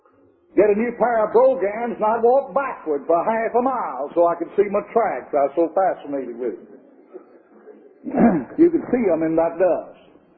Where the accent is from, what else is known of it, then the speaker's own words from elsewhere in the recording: Mississippi, United States; I grew up over here in Mississippi. Came close to my home coming over here. Came very close to it. Grew up on a cotton farm over there. Raised cotton.